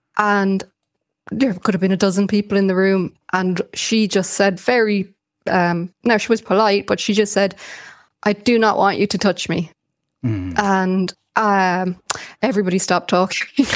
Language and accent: English; Ethiopia; even between men, physical affection is a normal sight on Ethiopian streets.